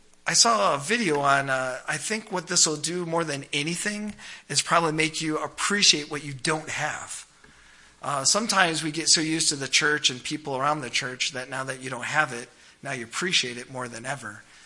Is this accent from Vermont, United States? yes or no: yes; Vermont, United States; also born or lived in New Hampshire; But being born in New Hampshire, raised in Vermont, my childhood